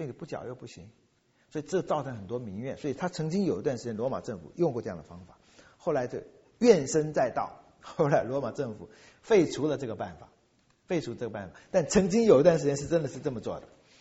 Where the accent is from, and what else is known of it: China